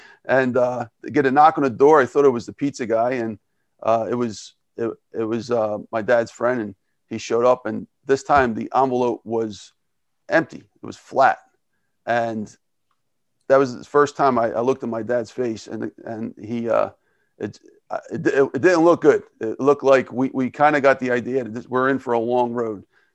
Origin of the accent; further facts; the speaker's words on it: Philadelphia, Pennsylvania, United States; born there; I was born in Philadelphia, in South Philadelphia.